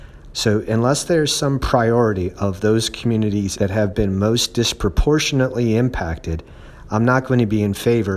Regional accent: West Virginia, United States; So when you break it down, my home state, West Virginia, which has disproportionately been impacted

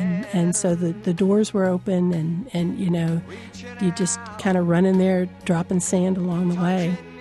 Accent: Hummelstown, Pennsylvania, United States; I'm from Hummelstown, Pennsylvania.

